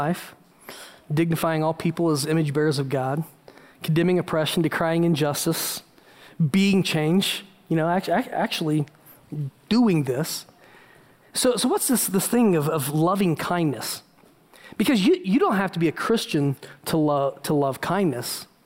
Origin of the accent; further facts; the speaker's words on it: Indiana, United States; I was raised in Indiana, and we were a bunch of, you know, rednecks to some degree, and I hung out with a bunch of rednecks, and we didn't know a black person.